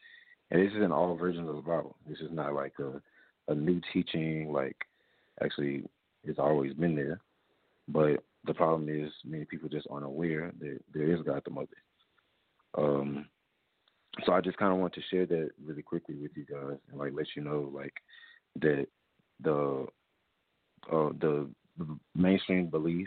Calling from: Boston, Massachusetts, United States; I'm actually calling from Boston, Massachusetts.

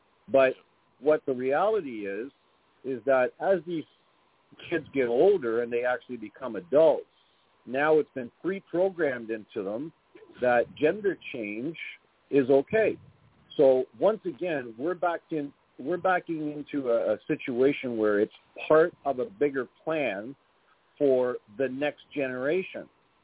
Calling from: Canada; Okay. Bitmark Canada here.

